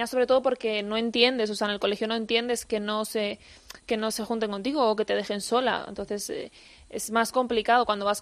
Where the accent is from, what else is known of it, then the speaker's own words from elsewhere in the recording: Villarrobledo, Castilla-La Mancha, Spain; De Villarrobledo, Albacete.